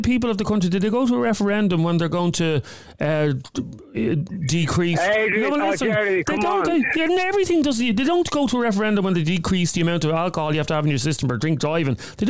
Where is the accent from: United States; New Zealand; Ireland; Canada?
Ireland; he's as Irish as I am and you are